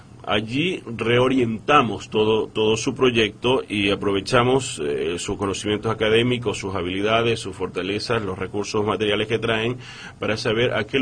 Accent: Venezuela; Aun cuando, como venezolano, me siento un poco perdido

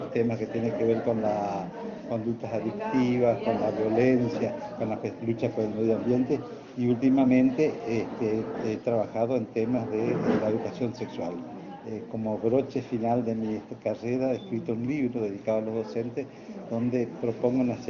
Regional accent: Puerto Iguazú, Misiones, Argentina; Yo soy de Puerto Iguazú, nací y criado en el monte, como yo soy Montaraz.

